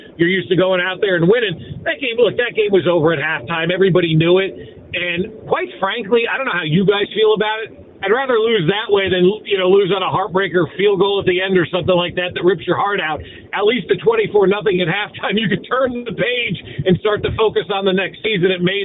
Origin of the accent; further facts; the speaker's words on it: New Jersey, United States; moved away as an adult; I grew up in North Jersey, you know, my entire life till I was 18 and came out to KU, and I hate the Eagles.